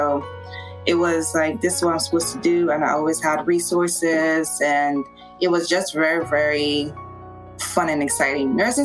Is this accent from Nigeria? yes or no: yes; Nigeria; now in United States; I'm from Nigeria. I've been here for about 5 years